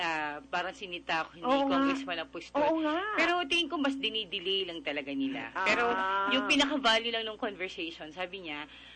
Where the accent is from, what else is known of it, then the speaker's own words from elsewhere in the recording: Mindanao, Philippines; Yung, alam mo yun, lahat kami Bisaya sa Mindanao.